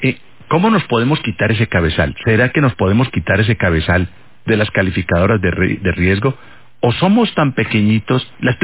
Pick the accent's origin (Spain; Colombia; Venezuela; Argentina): Colombia; Armenia, Quindío; Nosotros somos de Armenia, Quindío, somos cuyabros.